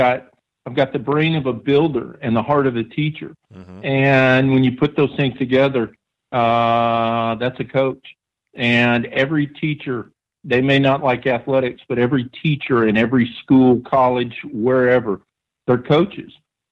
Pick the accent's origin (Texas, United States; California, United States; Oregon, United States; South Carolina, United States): California, United States; like I said, I was born in California and kind of lived my early years in California.